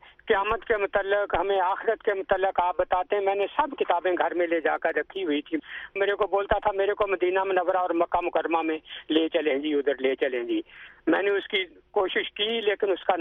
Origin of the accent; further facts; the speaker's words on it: Lahore, Punjab, Pakistan; میں لاہور کا رہنے والا ہوں, ٹیکسی ڈرائیور ہوں.